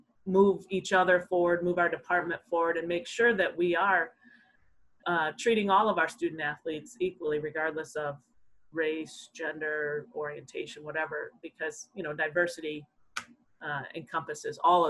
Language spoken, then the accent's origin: English; Midwest, United States; I'm from the Midwest, and one of the things that attracted me to the University of New Haven when I came here as a student athlete many years ago